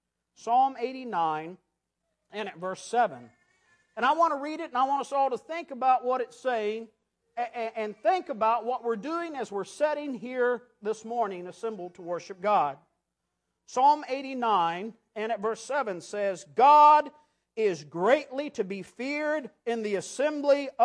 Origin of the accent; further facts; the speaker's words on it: Arkansas, United States; There's a congregation back home close to where I grew up in Arkansas